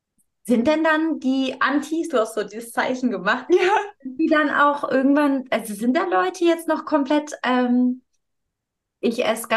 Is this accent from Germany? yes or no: no; Italy; German is a second language; ich komme auch aus Italien, das ist wirklich, das ist ein Land